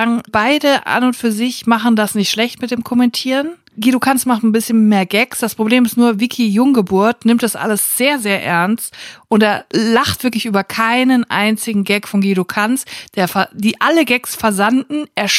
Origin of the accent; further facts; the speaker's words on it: Siegen, North Rhine-Westphalia, Germany; Als nee, Siegner. Man sagt immer zwischen Köln und Frankfurt.